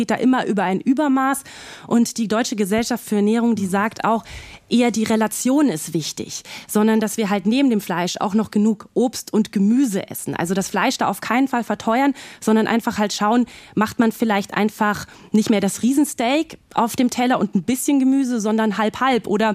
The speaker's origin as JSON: {"language": "German", "country": "Germany", "said": "Das machen wir viel zu wenig als Deutsche und das ist wirklich ein Problem für die Gesundheit."}